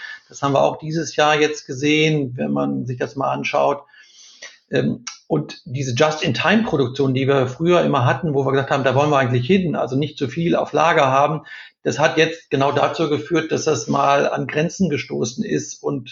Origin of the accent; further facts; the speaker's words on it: North Rhine-Westphalia, Germany; Ich bin im Ruhrgebiet groß geworden